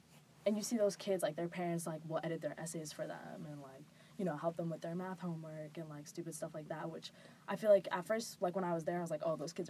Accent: Boston, Massachusetts, United States; I'm from Boston, born and raised. I grew up, for the most part, like in South End, like Lower Roxbury area.

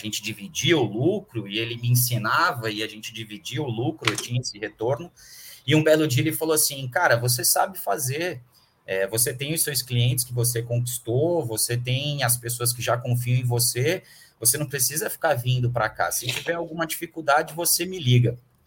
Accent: Santos, São Paulo, Brazil; Eu sou daqui de Santos, do litoral de São Paulo, mas eu estava morando em Santa Catarina

